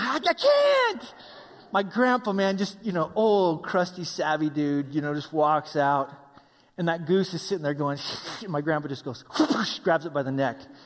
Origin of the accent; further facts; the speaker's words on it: Wyoming, United States; but I grew up in Wyoming where we hunt